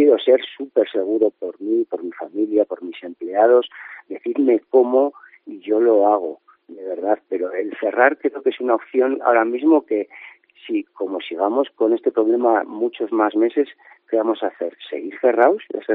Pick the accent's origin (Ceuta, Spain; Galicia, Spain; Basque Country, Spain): Basque Country, Spain; Bilbao; Yo soy de Bilbao, llegué aquí, me enamoré de esto y he luchado muchísimo para montar una familia aquí.